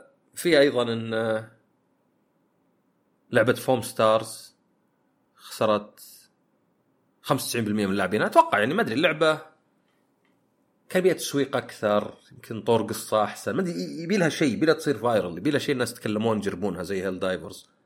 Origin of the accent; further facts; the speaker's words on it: Saudi Arabia; عندنا في السعوديه